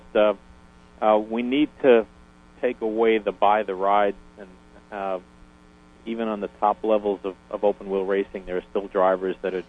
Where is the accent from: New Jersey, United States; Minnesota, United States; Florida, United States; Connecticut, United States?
New Jersey, United States; I'm from New Jersey. I'm no redneck, and I love it.